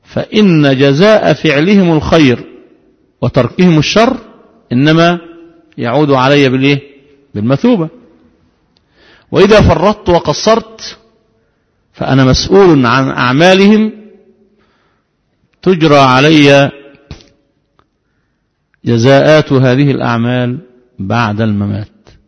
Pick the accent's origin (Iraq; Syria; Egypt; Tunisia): Egypt; وده بيصب باعتبارنا مصريين